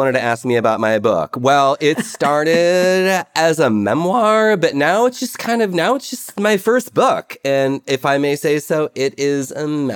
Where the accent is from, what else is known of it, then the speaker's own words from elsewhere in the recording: Cleveland, Ohio, United States; I grew up in Cleveland, and I remember mm-hmm. in the late 60s after the riots, there was the white flight. Everybody went to the suburbs.